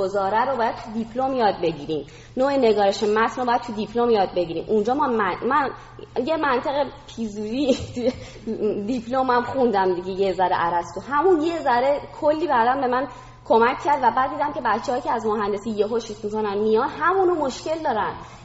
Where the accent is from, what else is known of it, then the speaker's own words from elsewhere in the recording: Iran; سلام، من از ایران میام.